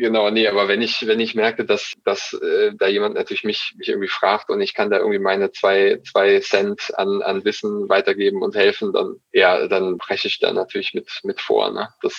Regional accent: North Rhine-Westphalia, Germany; now in Frankfurt, Germany; Ich komme ursprünglich auch aus dem Kölner Raum

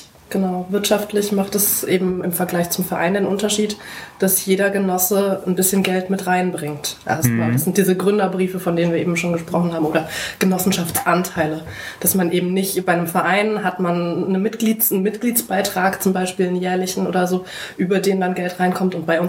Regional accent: Cologne, North Rhine-Westphalia, Germany; ich komme aus Ehrenfeld.

